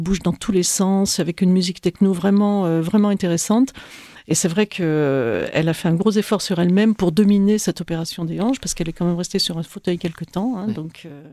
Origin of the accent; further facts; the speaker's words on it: Spain; accent: Spanish; French is a second language; moi aussi j'ai un accent espagnol assez épouvantable.